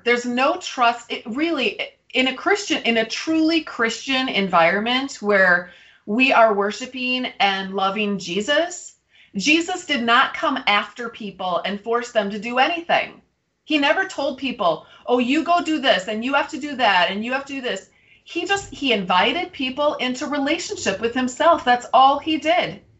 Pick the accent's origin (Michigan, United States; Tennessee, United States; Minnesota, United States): Minnesota, United States; Minneapolis; I'm from Minneapolis, Minnesota.